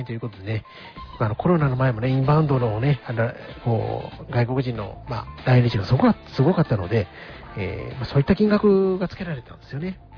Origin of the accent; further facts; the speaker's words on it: Nara, Japan; 葛城税務署、まあ、私の地元ですと、まあ、